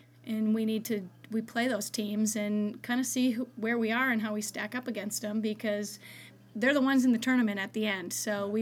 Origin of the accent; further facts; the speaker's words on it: Midwest, United States; also born or lived in Corvallis; now in San Luis Obispo, United States; But the thing I like about it is, I grew up in the Midwest. I was in Corvallis for 6 years.